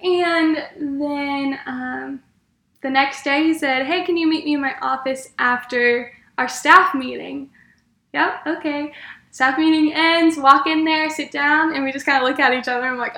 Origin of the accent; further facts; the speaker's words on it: Dayton, Ohio, United States; So I'm from Dayton, Ohio, which is about 14 hours away from here.